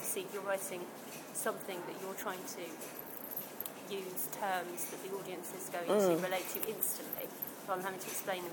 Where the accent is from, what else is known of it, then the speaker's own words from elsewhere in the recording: London, United Kingdom; because I grew up in London